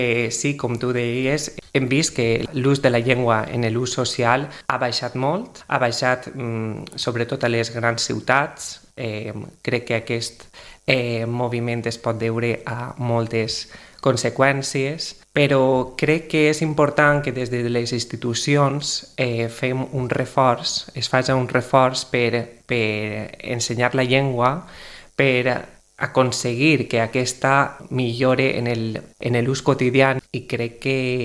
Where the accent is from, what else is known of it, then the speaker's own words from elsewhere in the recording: Valencian Community, Spain; la llengua valenciana en aquest cas és una part indiscutible de la nostra identitat com a valencians.